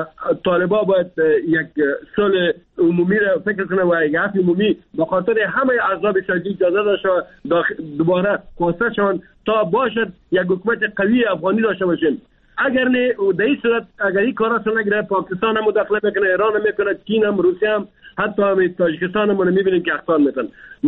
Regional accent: Afghanistan; ما افغان هستیم، ما مسلمان هستیم

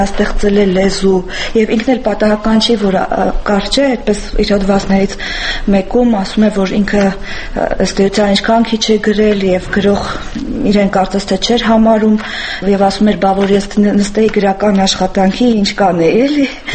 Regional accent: Stepanavan, Lori, Armenia; Ես ծնվել եմ Ստեփանավանում և իմ ամբողջ մանկությունը անցել է թումանյանական մթնոլորտում

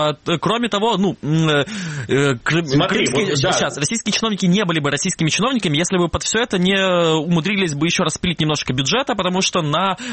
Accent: Kerch, Crimea, Ukraine; Керчь, где всего 17 самолетов почему-то должны пролететь. Обделили почему-то мой родной город, я не знаю.

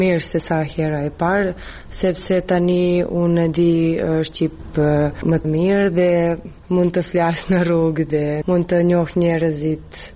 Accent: Serbia; Dhe kur dëgjojnë që ne jemi nga Serbia

